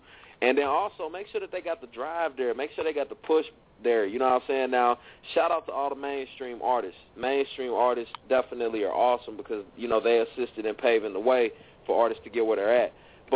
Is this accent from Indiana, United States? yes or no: yes; Indiana, United States; We got Indiana. That's my hometown, my home state.